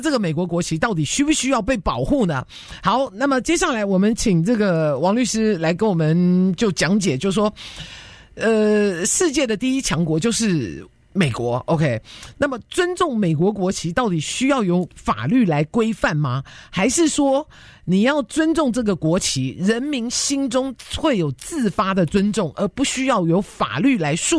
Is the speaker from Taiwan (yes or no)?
yes; Taiwan; 因为我在小时候的时候在台湾长大嘛